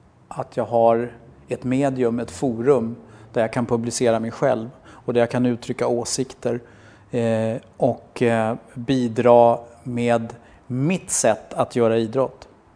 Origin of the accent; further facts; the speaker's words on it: Rågsved, Stockholm County, Sweden; jag är ju uppvuxen i Rågsved. Jag har gått på Hammarby-matcher sedan jag var 12 år.